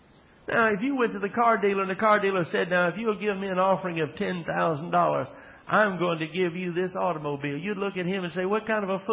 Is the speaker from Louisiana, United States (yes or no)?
yes; Baton Rouge, Louisiana, United States; When I was growing up in Dixie, in North Baton Rouge, Gordon City, the Ostrooma area